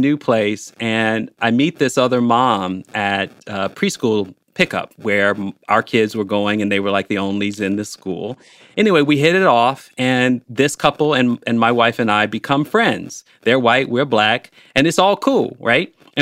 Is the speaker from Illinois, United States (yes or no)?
yes; Chicago, Illinois, United States; now in Bloomington, United States; I grew up in Chicago, but we moved to Bloomington, Indiana, ooh, which is about 4% Black.